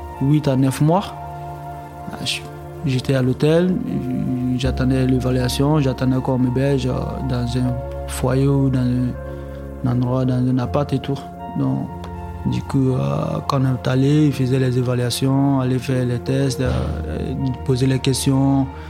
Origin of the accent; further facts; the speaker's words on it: Côte d’Ivoire; also born or lived in Libya; now in Marseille, France; je viens de la Côte d'Ivoire. Je suis électricien, je vis à Marseille. Maintenant, j'ai 18 ans. Et je suis parti de la Côte d'Ivoire